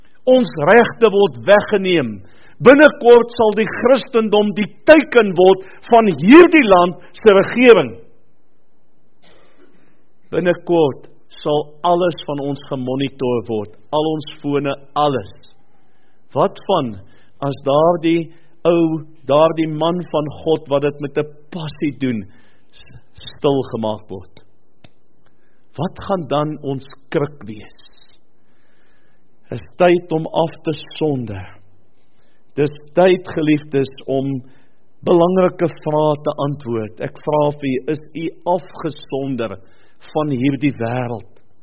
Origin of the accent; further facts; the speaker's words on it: Western Cape, South Africa; accent: Cape; ek het 'n mooi Kaapse aksent.